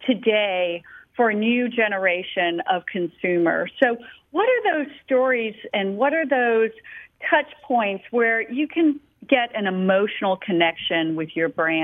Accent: the South, United States; I'm a Southerner, so it's a uniquely Southern brand

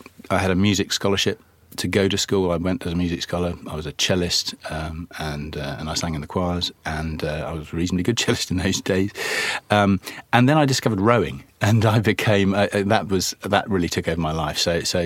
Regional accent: London, United Kingdom; born there; I was born in London, in Hammersmith.

